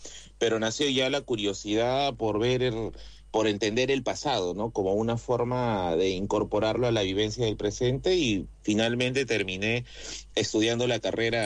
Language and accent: Spanish; Tacna, Peru; yo vengo de la zona de Tacna, que es una zona sur del Perú